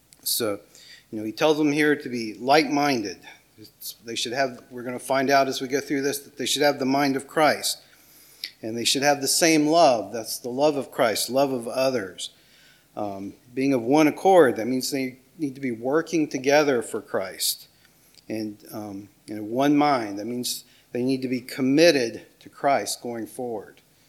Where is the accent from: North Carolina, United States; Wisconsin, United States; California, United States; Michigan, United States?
North Carolina, United States; You know, I grew up in Polk County, North Carolina, just over the state line here.